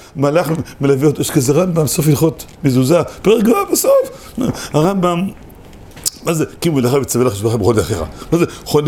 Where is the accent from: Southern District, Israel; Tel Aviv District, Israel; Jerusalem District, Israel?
Tel Aviv District, Israel; Holon; אני אומר בחולון, אני מחולון